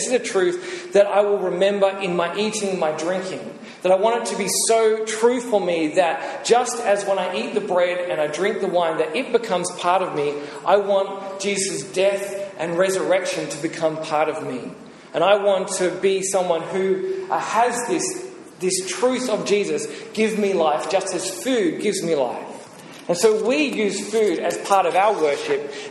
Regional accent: Australia; And for me and the other Australians, it's not your thing, because you are eating away at my identity as an Australian when you enjoy Vegemite.

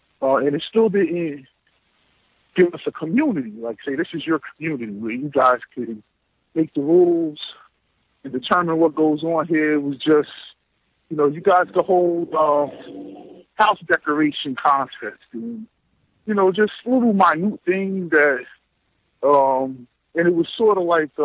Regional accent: Jersey City, New Jersey, United States; when I grew up in Jersey City, we used to have what we called the Block Association.

